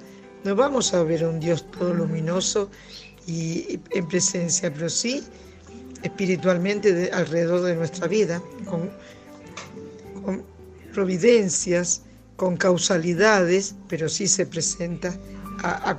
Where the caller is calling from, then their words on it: Mataderos, Buenos Aires, Argentina; de Mataderos.